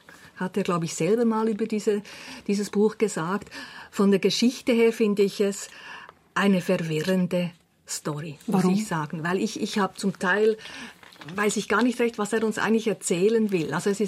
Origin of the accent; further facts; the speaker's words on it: Bern, Switzerland; für mich als Bernerin, ich habe natürlich dann auch ganz viele Mundartwörter wiedergefunden, die man heute gar nicht mehr so braucht.